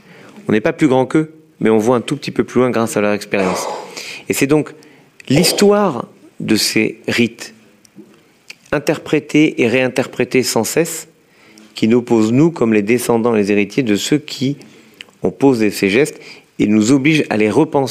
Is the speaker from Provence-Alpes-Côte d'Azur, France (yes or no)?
no; Lyon, Auvergne-Rhône-Alpes, France; moi j'étais de Lyon